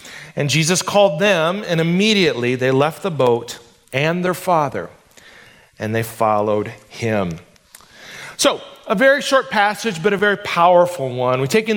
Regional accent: Primghar, Iowa, United States; I grew up in Northwest Iowa, a little farm town called Primgar, Iowa. Grew up on a farm, and I grew up in a faith-based family.

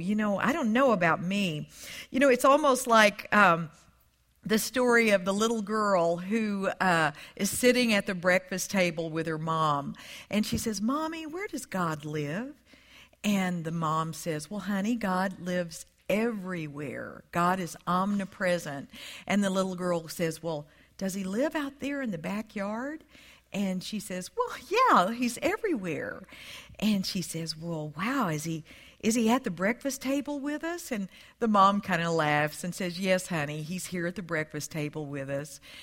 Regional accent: Texas, United States; accent: Texas; I was raised in Texas. And you may can tell from my accent, it's not Ohio.

